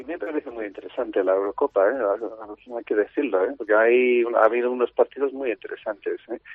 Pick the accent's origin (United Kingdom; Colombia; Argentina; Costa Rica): United Kingdom; England; also born or lived in Wales; Yo soy inglés, nacido en Gales, y tengo la nacionalidad española